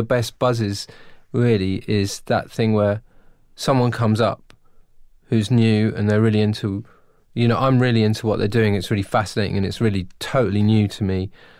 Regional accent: United Kingdom; I mean, I'm British, right?

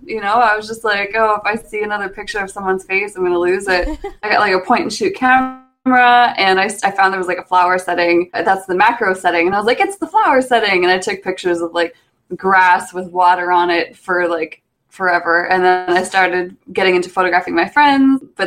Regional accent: Alberta, Canada; We're from Alberta, right, you and I? And so born and raised in Alberta

